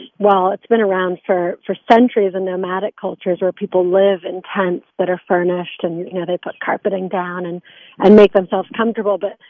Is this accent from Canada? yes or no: no; Connecticut, United States; I grew up in Connecticut. My parents are Italian and British, and they actually met in the States.